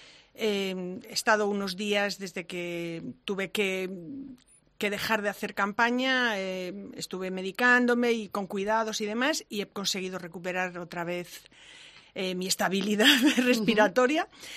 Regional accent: Cuenca, Castilla-La Mancha, Spain; Porque yo siempre digo que soy de Cuenca. O sea, yo jamás he dicho que sea de Madrid. Siempre que me preguntan, y además me siento muy orgullosa y lo digo con muchísimo cariño, digo, soy una señorita de provincia. O sea, me encanta ser de Cuenca. Yo he pasado aquí toda mi vida, hasta los 17 años

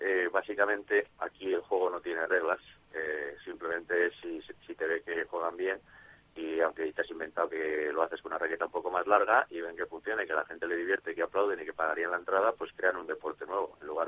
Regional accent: Spain; now in United States; ni me he olvidado que soy español, ni me he ido de España

